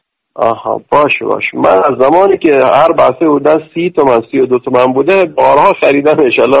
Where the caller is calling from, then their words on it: Fars, Iran; من از استان فارس هستم، از شیراز هستم.